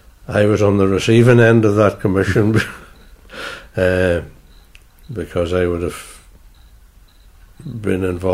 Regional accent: Northern Ireland, United Kingdom; Well, I'm an Ulster man.

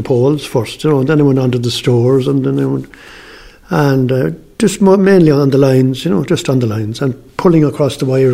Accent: Connacht, Ireland; born there; I was born on a small farm in North Roscommon, the parish of Ardkern, and it's famous for the Rockingham Estate

